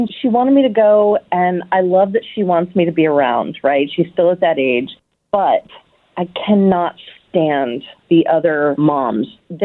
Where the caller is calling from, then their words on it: Olney, Maryland, United States; from Olney.